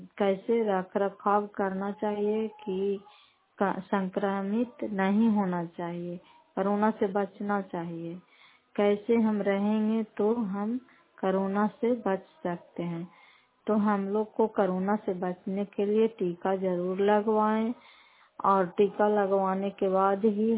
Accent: Fatehpur, Bihar, India; घर फतेहपुर, पंचायत मकरौता, जिला नालंदा, खराब पचरा ब्लॉक की निवासी हूँ।

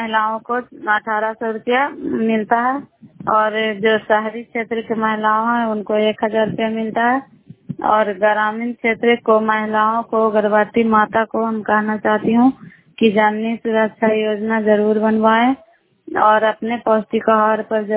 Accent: Bihar, India; नालंदा जिला कराई ब्लॉक की निवासी हूँ।

